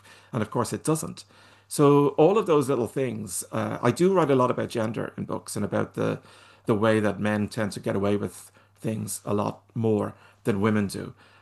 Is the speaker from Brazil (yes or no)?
no; Ireland; I mean, that's Welsh. I'm Irish.